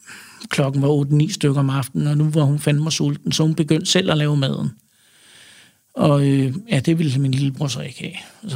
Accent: Frederiksberg, Capital Region of Denmark, Denmark; also born or lived in Vestegnen; now in Bornholm, Denmark; Jeg er fra Frederiksberg til at starte med, og så ude på Vestegnen, og så flyttede jeg til Bornholm

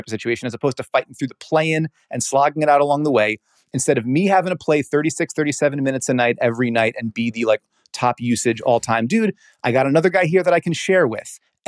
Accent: New York City, New York, United States; he's hung more banners in MSG than the Knicks have in my time here as a New Yorker.

